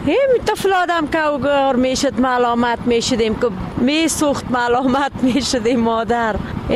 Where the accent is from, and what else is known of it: Kabul, Afghanistan